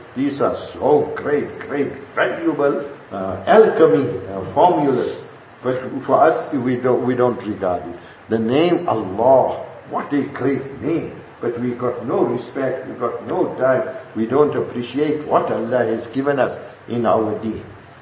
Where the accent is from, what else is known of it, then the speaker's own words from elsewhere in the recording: India; We should become Muslims, not just Indians. We are Indian Muslims, and that Indian nature which is in us, that which has come for centuries, and it doesn't go out of us.